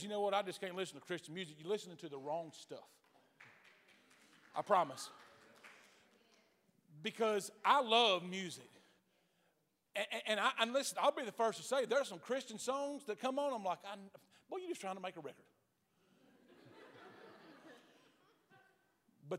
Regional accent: Alto, Texas, United States; accent: country; I'm from Alto, Texas. I don't enunciate right. I listened to myself on a recording the other day, and I know I'm very country.

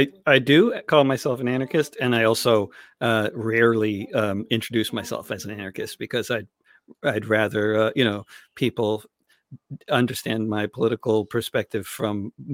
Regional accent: New York, United States; I learned very early because I grew up in the New York area and everybody jaywalks, nobody pays attention to the lights.

